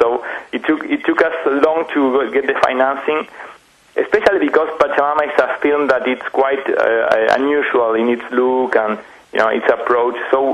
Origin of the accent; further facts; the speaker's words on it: Argentina; English is a second language; now in France; Actually, I'm from Argentina. I'm living in France now, but I am from Argentina.